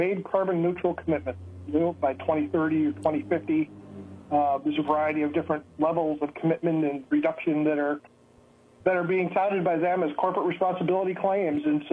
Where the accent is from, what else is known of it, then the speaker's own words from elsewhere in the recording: New York, United States; As I mentioned, I'm a New York State native. I was born in New York State in Niagara County and have resided in western New York my entire life, and other than being away at college.